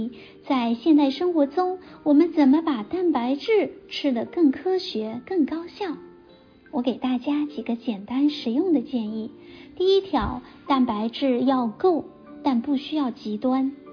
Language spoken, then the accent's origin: Chinese; Seattle, Washington, United States; 咱们西雅图人守着太平洋，有得天独厚的海鲜资源，